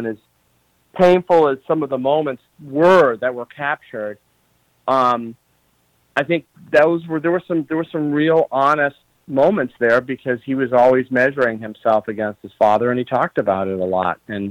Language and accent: English; Chicago, Illinois, United States; and that I was from Chicago, and it had a kind of a Chicago feel to it in some respects musically